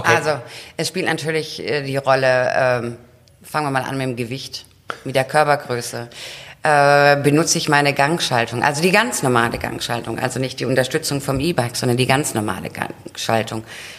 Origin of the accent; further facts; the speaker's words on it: Baden-Württemberg, Germany; Also wir kommen ja aus der Nähe von Heidelberg